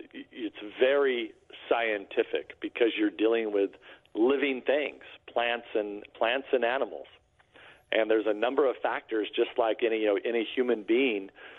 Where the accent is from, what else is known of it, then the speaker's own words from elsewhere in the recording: California, United States; I'm from the San Joaquin Valley, which a lot of people don't know where that is